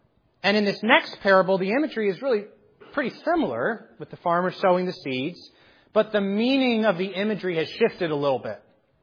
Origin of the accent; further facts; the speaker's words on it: the South, United States; We're from the South, so we like collard greens.